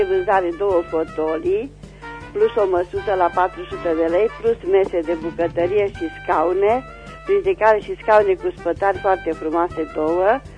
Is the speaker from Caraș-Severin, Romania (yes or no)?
yes; Reșița, Caraș-Severin, Romania; sunt din Reșița și am de vânzare un apartament în Reșița